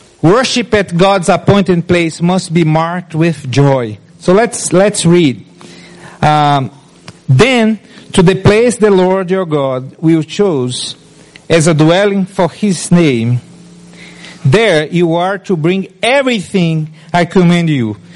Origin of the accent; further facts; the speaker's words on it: Brazil; Everybody knows here I'm from Brazil, but if you don't know, I'm from Brazil, okay?